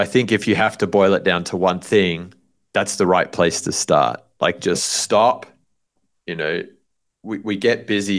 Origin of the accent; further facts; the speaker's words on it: Australia; also born or lived in England; I grew up in Australia, spent some time in England